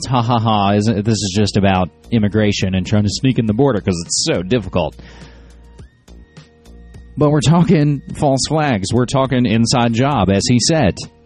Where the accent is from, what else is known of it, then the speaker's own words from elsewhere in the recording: West Virginia, United States; It makes me very, very sad that some of the only growth opportunities in my home state of West Virginia are working for the Orwellian Stasi snitch system.